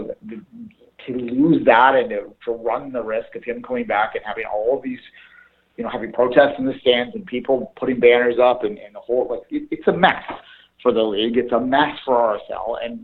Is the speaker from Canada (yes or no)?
yes; Canada; But nonetheless, as a Canadian, we kind of like this.